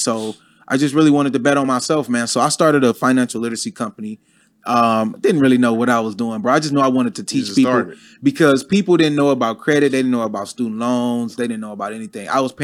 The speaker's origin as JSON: {"language": "English", "town": "Detroit", "region": "Michigan", "country": "United States", "said": "I saved about $40,000, bro. And I never been to Atlanta before. I'm from Detroit."}